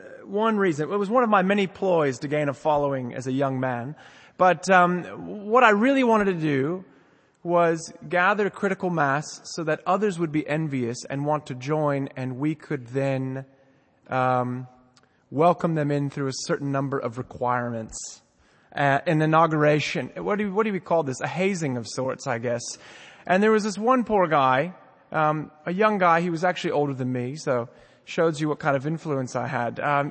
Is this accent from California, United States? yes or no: yes; Los Angeles, California, United States; Many of you know that I'm from Los Angeles. I grew up outside of LA.